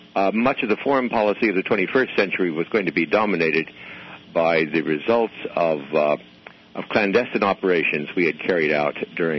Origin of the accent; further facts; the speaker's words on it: United States; I am an American who would very much like to preserve what's going on here